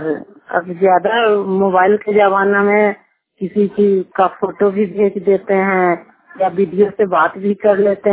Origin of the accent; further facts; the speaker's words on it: Harnaut, Bihar, India; मैं अलीनगर से हूँ, पी के सीएम हूँ। 10 ग्रुप देखती हूँ। मैं नालंदा जिला के हरनौत प्रखंड के हूँ।